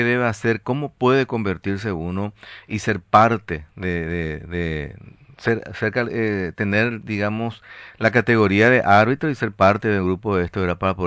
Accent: Paraguay; ¿cuántos somos los paraguayos dentro de esa categoría, directora?

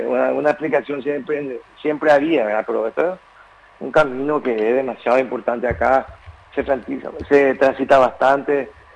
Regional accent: San Pedro, Paraguay; yo soy de San Pedro, sí. Yo soy del departamento de San Pedro

